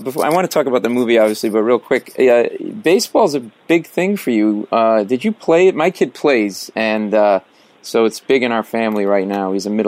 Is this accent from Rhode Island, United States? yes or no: yes; Rhode Island, United States; I'm from Rhode Island, and there's a city named Cranston, Rhode Island.